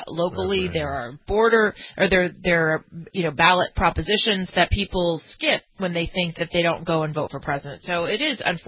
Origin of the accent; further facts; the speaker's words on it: California, United States; You're talking to someone that was that has been born and raised in California, and our primary was always in June.